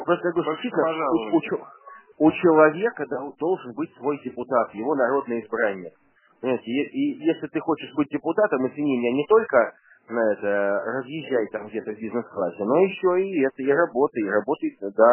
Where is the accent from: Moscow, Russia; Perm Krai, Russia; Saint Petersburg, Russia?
Saint Petersburg, Russia; Нет, я же петербуржец, вот в чем дело.